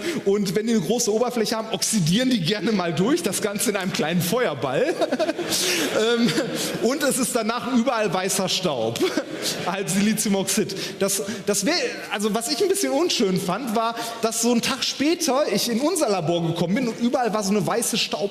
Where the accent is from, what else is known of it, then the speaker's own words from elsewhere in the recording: North Rhine-Westphalia, Germany; wir kommen aus dem Ruhrgebiet.